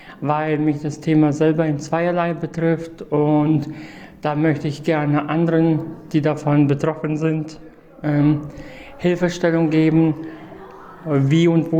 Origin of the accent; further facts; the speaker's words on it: Nuremberg, Bavaria, Germany; ich bin 35 Jahre alt und ich komme aus Nürnberg.